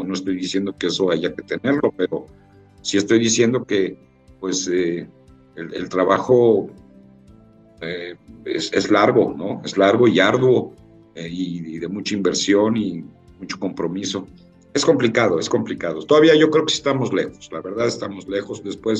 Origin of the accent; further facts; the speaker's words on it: Mexico; Donde tenemos que trabajar mucho como mexicanos es en el tema de diseño